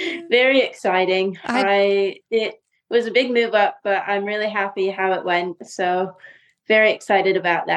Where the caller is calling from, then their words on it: Ocala, Florida, United States; I'm coming from Ocala, Florida, in my house right now.